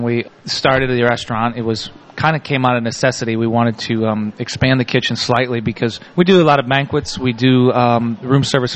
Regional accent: Wisconsin, United States; growing up in Wisconsin, I'm grew up in basically what's almost little Germany, you know.

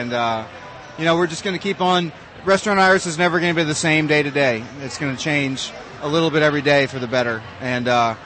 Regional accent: New Orleans, Louisiana, United States; but I grew up in New Orleans, and the symbol of New Orleans is a fleur-de-lis.

